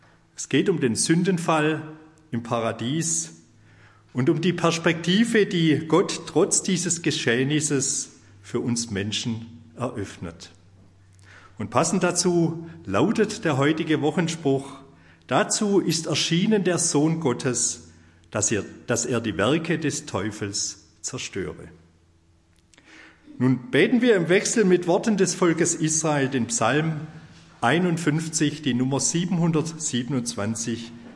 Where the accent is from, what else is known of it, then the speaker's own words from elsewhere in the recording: Hallwangen, Baden-Württemberg, Germany; ich komme aus Hallwangen